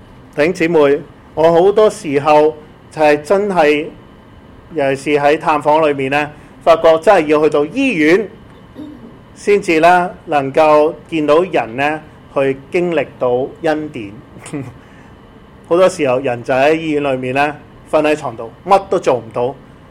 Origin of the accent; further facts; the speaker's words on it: China; 其实这件事很普通到我们中国人呢